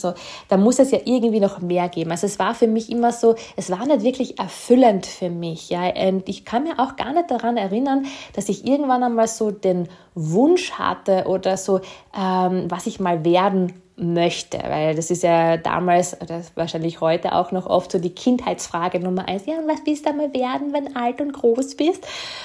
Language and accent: German; Austria